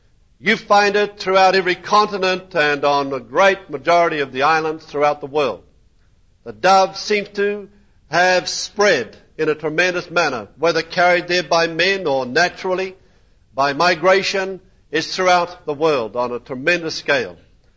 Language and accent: English; New Zealand; because I was raised in New Zealand